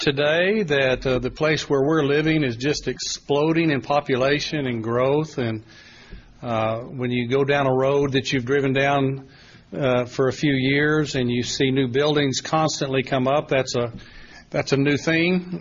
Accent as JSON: {"language": "English", "town": "Abilene", "region": "Texas", "country": "United States", "tie": "born there", "said": "I was born here in Abilene and went to college here for a while"}